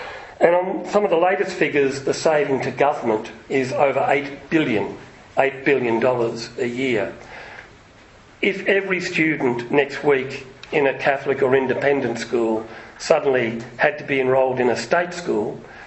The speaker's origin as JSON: {"language": "English", "town": "Melbourne", "region": "Victoria", "country": "Australia", "said": "where I'm from Melbourne"}